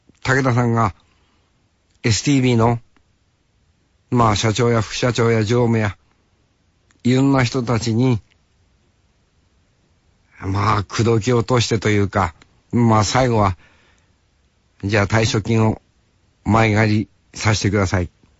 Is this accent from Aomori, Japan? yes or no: no; Sapporo, Hokkaido, Japan; 地元札幌